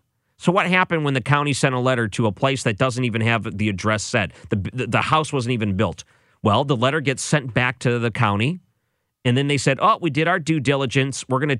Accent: Detroit, Michigan, United States; When I lived in Detroit, I grew up in Detroit.

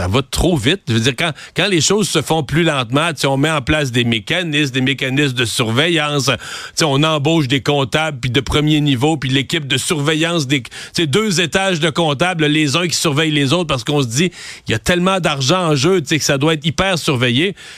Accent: Canada; Parce que si on regarde chez nous, au Canada

